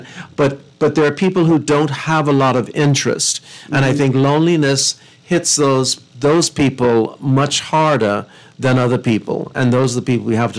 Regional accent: Eleuthera, Bahamas; I grew up in Eleuthera, which is a little a small community in the Current

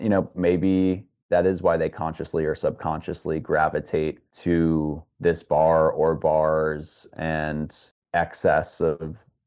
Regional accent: New York City, New York, United States; I had a lot of friends as a New Yorker who went to NYU

